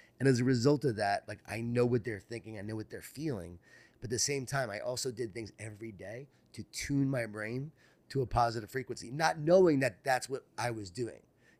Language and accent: English; Long Island, New York, United States; Growing up in Long Island, New York, right?